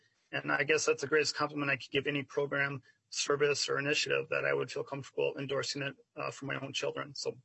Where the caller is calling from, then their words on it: Red Wing, Minnesota, United States; I'm dialing in from Red Wing, Minnesota this morning.